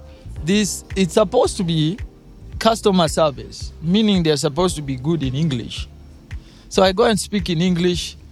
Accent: Kenya; And a lot of people, each time I said I was from Kenya, they were more curious because they would expect me to come from the West African side because it's closer.

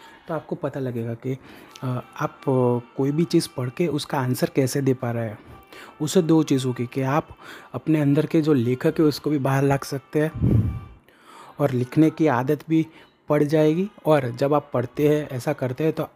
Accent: Gujarat, India; और मैं गुजरात इंडिया से बिलोंग करता हूँ।

